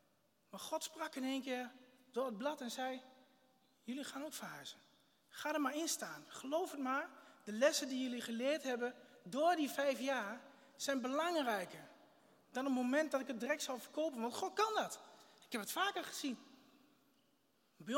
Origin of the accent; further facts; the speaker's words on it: Hengelo, Overijssel, Netherlands; Ik kom oorspronkelijk uit Hengelo. Daar komt de familie Fischer ook vandaan. Dat is mijn achtergrond. Ik ben getrouwd. Ik heb 2 kinderen.